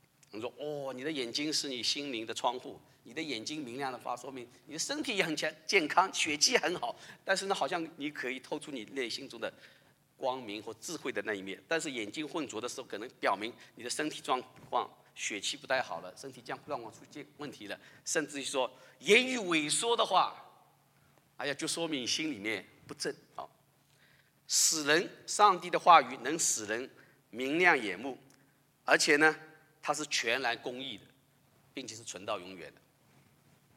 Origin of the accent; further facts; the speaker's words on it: China; 对我们中国人来说，在我们比较含蓄的文化里面讲这个时候有一点肉麻